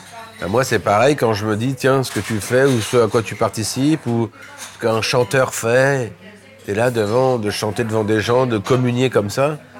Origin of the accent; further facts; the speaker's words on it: Nice, Provence-Alpes-Côte d'Azur, France; also born or lived in Corsica; Bah, Nice et la Corse.